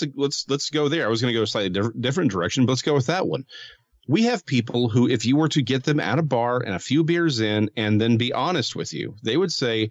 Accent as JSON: {"language": "English", "town": "Dallas", "region": "Texas", "country": "United States", "said": "Again, I'm a Dallasite, but I don't claim Irving."}